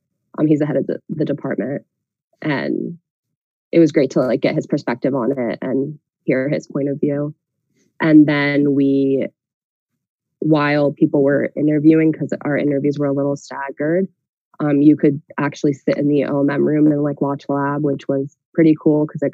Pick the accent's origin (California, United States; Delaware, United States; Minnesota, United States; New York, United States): Delaware, United States; I'm from Delaware, and I attended University of Delaware for my undergrad and then University of Delaware for my post-bac. So this was my first time leaving Delaware.